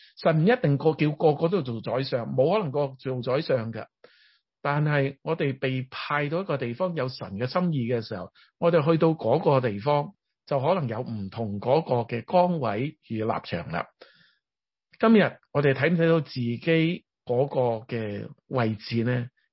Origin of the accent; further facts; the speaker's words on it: China; 神造我哋係中國人，我哋愛返中國人是应该的